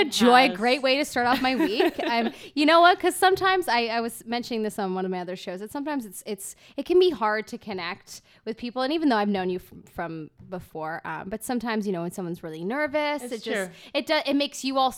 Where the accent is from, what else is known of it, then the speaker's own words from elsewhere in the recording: Ireland; Well, I am Irish.